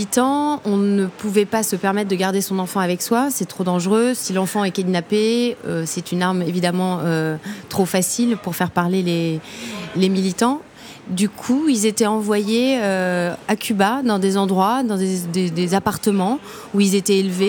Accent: Auffargis, Île-de-France, France; J'ai grandi à Auffargis, dans un petit village en Yvelines. Et j'allais au collège aux essarts le roi.

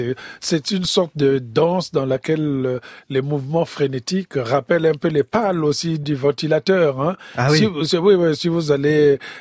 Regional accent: Republic of the Congo; moved away as an adult; now in France; On était des jeunes étudiants en France. Lui, il venait de Djibouti. Moi, je venais du Congo-Brazzaville.

